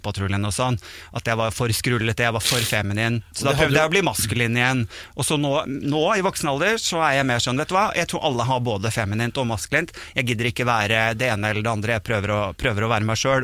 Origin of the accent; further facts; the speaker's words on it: Sandefjord, Vestfold, Norway; moved away as an adult; also born or lived in Bodø; now in Oslo, Norway; jeg er jo vokst opp i Sandefjord, og så er jeg egentlig nordfra da, som du nevnte. Jeg er fra Bodø, Kjerringøy, Bodø. Men da jeg da flyttet til Oslo som 18-åring